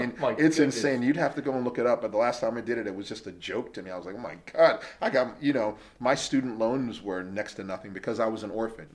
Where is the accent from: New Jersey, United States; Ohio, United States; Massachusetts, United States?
New Jersey, United States; Ewing Township; now in Trenton, United States; I was born in St. Francis Hospital in Trenton. I grew up in Ewing Township. I graduated Ewing High School. I live in Trenton now.